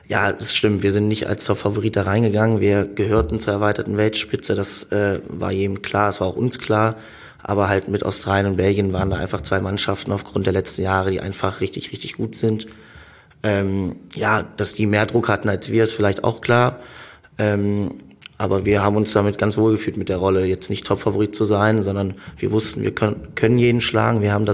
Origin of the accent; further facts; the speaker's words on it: Köthen, Saxony-Anhalt, Germany; Die liegt zu Hause in meiner Heimatstadt Köthen bei meinen Eltern.